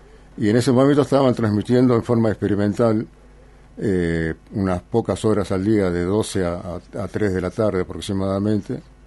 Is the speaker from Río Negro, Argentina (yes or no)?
no; Buenos Aires Province, Argentina; now in Tierra del Fuego, Argentina; Hice un año en la radio de mi pueblo, en Radio Yacabuco, en el ET36.